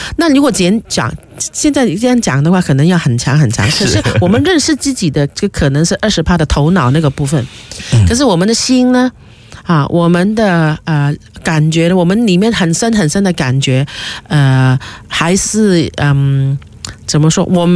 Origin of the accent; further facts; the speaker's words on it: Guangdong, China; accent: Cantonese; first language Cantonese; 我们广东话那个那个那个装啊